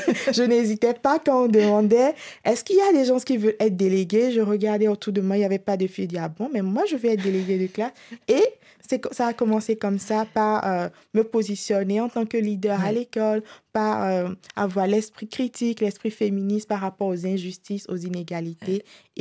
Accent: Benin; Effectivement, je viens du Bénin.

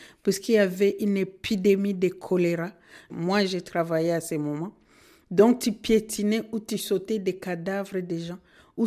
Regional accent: DR Congo; first language Kinande; French is a second language; Il y a le Kinande, qui est ma langue maternelle, le Swahili.

